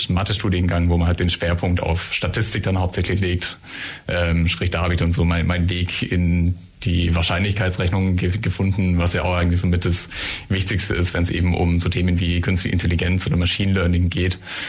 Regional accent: Rechtisweiler, Bavaria, Germany; mein Werdegang ist, dass ich eigentlich mein ganzes Leben lang hier schon so im Ulmer Raum war. Ich komme ursprünglich aus Rechtisweiler, das ist so ein Dorf

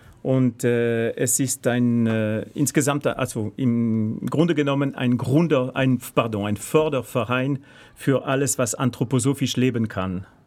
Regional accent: Barcelona, Catalonia, Spain; German is a second language; also ich bin sozusagen intellektuell französisch gewachsen, komme aber tatsächlich aus Nordspanien, aus Katalonien, geboren in Barcelona.

